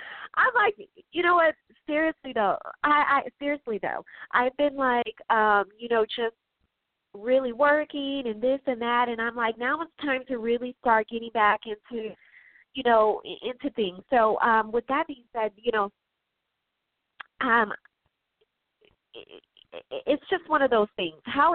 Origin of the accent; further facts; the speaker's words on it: Chicago, Illinois, United States; Chicago. I'm from Chicago. I'm from the Midwest.